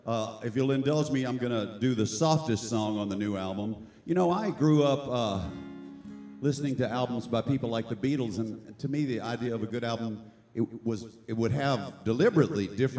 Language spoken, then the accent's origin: English; Hattiesburg, Mississippi, United States; You know, I got deep, deep roots in the Magnolia State. I was born and raised in Hattiesburg, and I had aunts and uncles all in New Orleans and Jackson, right?